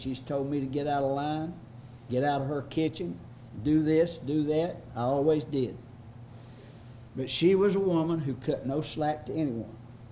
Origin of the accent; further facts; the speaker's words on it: French Camp, Mississippi, United States; Since we're from French camp, I got to tell a French camp story.